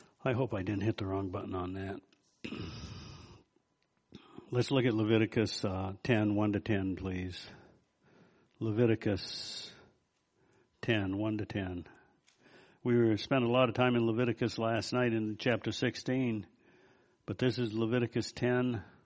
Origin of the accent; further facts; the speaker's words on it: New England, United States; I was brought up in New England, lived up there many years. I don't know about you all down here, but up there we're legalists in the worst degree.